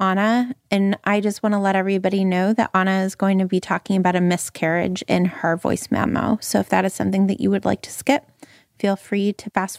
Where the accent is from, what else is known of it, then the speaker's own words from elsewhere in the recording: Calgary, Alberta, Canada; yes, Stan, you are from Texas and I am from Calgary and we are basically the same person.